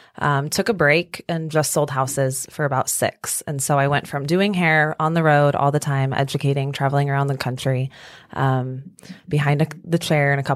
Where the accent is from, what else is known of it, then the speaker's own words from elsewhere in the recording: Redding, California, United States; So I grew up in Redding and then I had a clientele that I would maintain there.